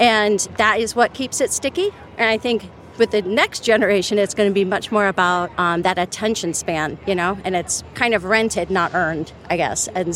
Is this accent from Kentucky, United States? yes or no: no; Michigan, United States; now in Chicago, United States; I'm from Michigan, heart and soul here in Chicago, I would say.